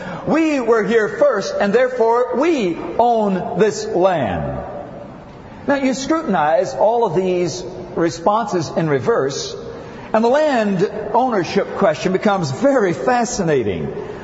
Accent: Alabama, United States; back in my home state of Alabama, my great-grandfather was a Union soldier.

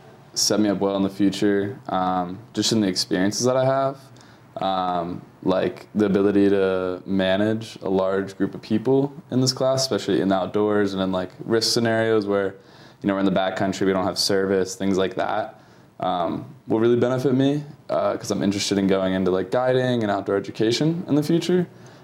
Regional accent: Maryland, United States; I grew up in Maryland and like spent a lot of time inside

